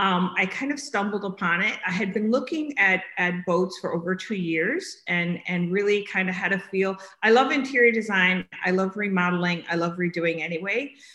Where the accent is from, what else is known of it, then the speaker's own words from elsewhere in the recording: New Jersey, United States; born there; But my parents were New Yorkers and I was born in Jersey.